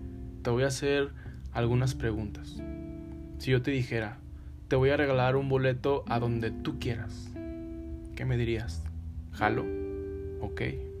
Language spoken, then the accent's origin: Spanish; Durango, Mexico; accent: northern; El acento allá es muy difícil al que tengo aquí, porque yo soy de Durango, tengo el acento más norteño